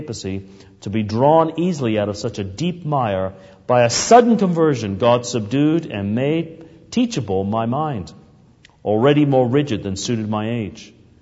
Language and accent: English; England, United Kingdom; And I grew up in England in my earliest years, and I can remember very vividly falling into a bog.